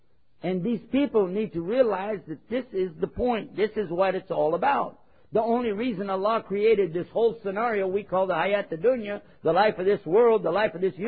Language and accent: English; Texas, United States; And I'm from Texas. Don't mess with Texas.